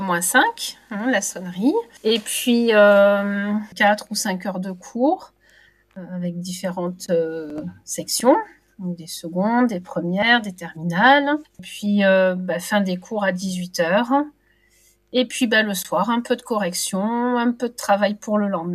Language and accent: French; Martigues, Provence-Alpes-Côte d'Azur, France; Alors, je viens du sud de la France, d'une petite ville qui s'appelle Martigues. J'ai fait mes études à Aix-en-Provence